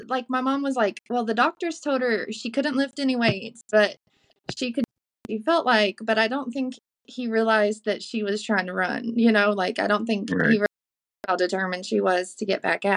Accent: Kentucky, United States; I was born and raised in Eastern Kentucky.

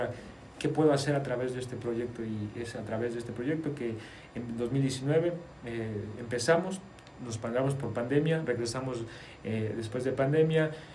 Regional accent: Mexico; esta esperanza nos la ha traído a muchos de nosotros como mexicanos.

